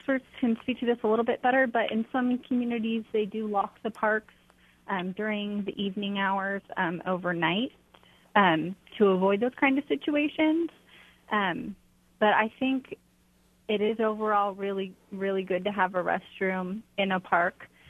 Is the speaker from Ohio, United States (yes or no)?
no; California, United States; And I'm actually from California, and I know that in the town where I grew up